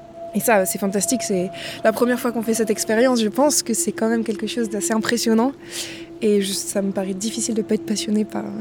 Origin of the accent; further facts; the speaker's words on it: France; now in Berlin, Germany; Je suis française, j'ai étudié ici à Toulouse et actuellement j'habite à Berlin